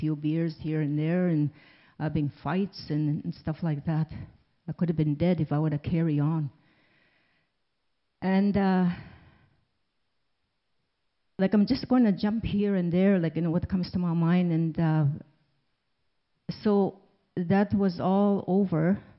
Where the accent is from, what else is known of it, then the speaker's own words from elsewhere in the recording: Waterhen Reserve, Saskatchewan, Canada; born there; When I was a child, I was born in Waterhen Reserve, but we didn't stay in a reserve. We were outsiders because my dad was Métis